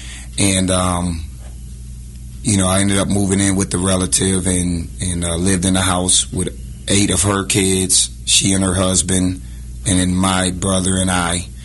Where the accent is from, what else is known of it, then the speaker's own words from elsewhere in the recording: Rochester, New York, United States; I'm from Rochester, New York, and I was born to a 16-year-old mother who eventually dropped out of high school